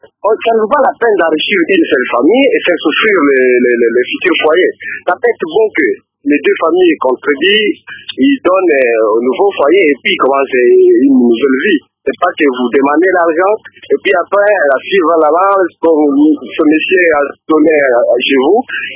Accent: Shabunda, South Kivu, DR Congo; je suis de Chabunda.

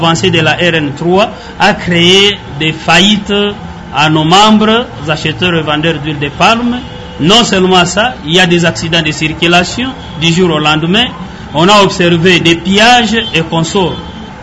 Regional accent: Bunyakiri, South Kivu, DR Congo; Moi, je suis ressortissant de Bunyakiri.

